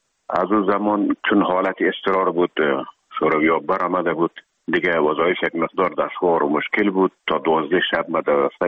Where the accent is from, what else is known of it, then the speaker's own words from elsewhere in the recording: Herat, Afghanistan; now in Kabul, Afghanistan; مدتی که ما در کابل آمدیم، خوزمان از هرات که آمدیم به اکادمی نظامی